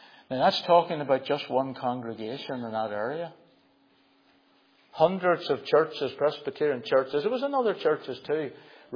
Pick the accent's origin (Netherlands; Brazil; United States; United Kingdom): United Kingdom; Belfast, Northern Ireland; I was brought up in Belfast, used to see, was it 20, 30,000 in the 60s when I was young, shipyard men coming home.